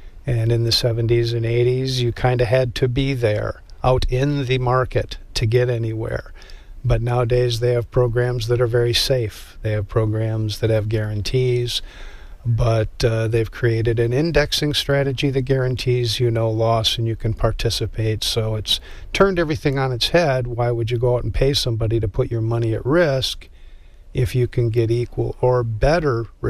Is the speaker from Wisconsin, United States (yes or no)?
yes; Stoughton, Wisconsin, United States; Born and raised in Wisconsin. Little town outside of Madison called Stoughton. Went to the university, got a degree in physics. Wound up out west.